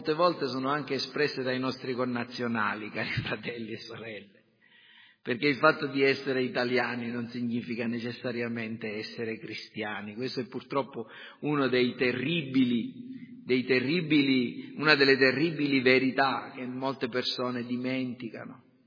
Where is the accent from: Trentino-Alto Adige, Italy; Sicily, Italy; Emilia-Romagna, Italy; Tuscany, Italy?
Sicily, Italy; parla l'italiano perfino più correttamente di noi che siamo siciliani